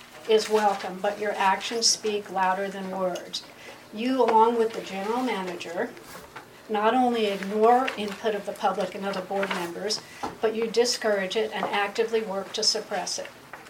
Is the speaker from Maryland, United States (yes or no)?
no; Garden Valley, California, United States; I'm from Garden Valley.